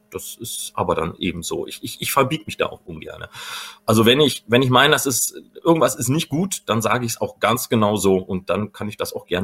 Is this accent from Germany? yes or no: yes; North Rhine-Westphalia, Germany; Ich bin auch Westfale. Weil uns trennt ja so eine Linie, Rheinland und Westfalen.